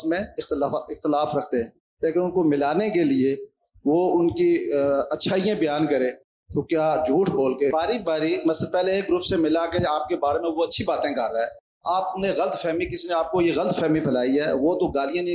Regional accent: Muzaffarabad, Azad Kashmir, Pakistan; میرا تعلق مظفر آباد سے ہے،

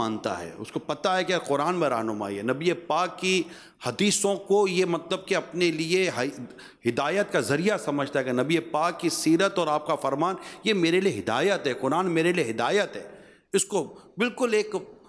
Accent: Pakistan; میں مسلمان ہوں، مجھے کیوں نہیں آتا، میں پاکستانی ہوں، میں بچپن سے روڈوں پہ چاہ رہا ہوں

